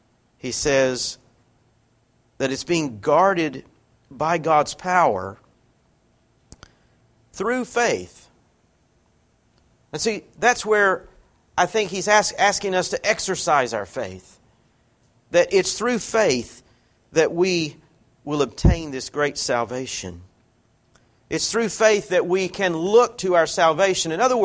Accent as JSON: {"language": "English", "region": "the South", "country": "United States", "lives_now": "Morgantown, United States", "said": "That's discouraging to me as a Southerner. But I was told when I moved here, I moved to the Salt Belt."}